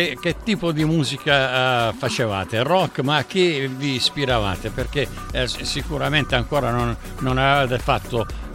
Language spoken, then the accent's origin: Italian; Sicily, Italy; sai che c'è un detto siciliano, io sono siciliano